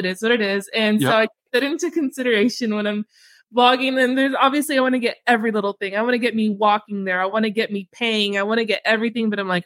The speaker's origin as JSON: {"language": "English", "town": "Arlington", "region": "Texas", "country": "United States", "tie": "born or raised there", "moved": "as an adult", "lives_now": "Las Vegas, United States", "said": "I'm from Arlington. I grew up in Arlington. I just moved to Las Vegas. This will be 6 years this year."}